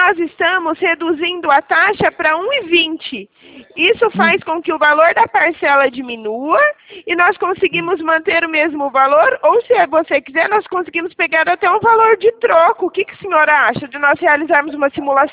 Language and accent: Portuguese; Limeira, São Paulo, Brazil; também sou de Limeira.